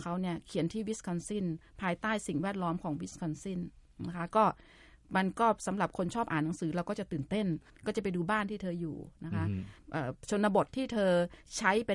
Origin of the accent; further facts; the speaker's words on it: Chiang Mai, Thailand; ดิฉันเรียนนิดนึงว่าดิฉันมาจากเชียงใหม่ซึ่งเป็นเมืองคล้ายๆกันคือเป็นเมืองที่มีมหาวิทยาลัยขนาดใหญ่นะคะ